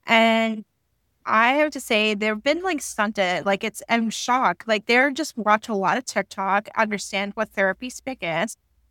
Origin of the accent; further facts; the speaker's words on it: Puerto Rico; I grew up in Puerto Rico